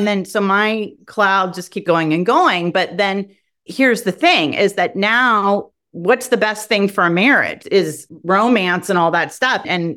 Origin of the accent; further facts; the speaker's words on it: Pasadena, California, United States; So we got into the restaurant business back in my hometown of Pasadena, California.